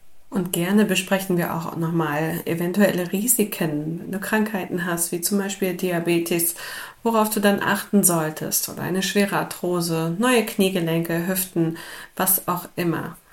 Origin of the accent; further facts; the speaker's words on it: Hanover, Lower Saxony, Germany; ich komme aus Norddeutschland. Die Norddeutschen würden jetzt wahrscheinlich meckern, Hannover gehört wahrscheinlich eher zu Mitteldeutschland.